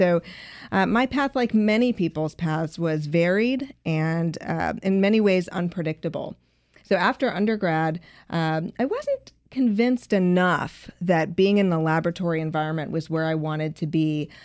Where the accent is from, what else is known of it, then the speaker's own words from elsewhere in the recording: Colorado, United States; I was always very passionate about the environment. Growing up in Colorado, I had a lot of environmental education as a youngster.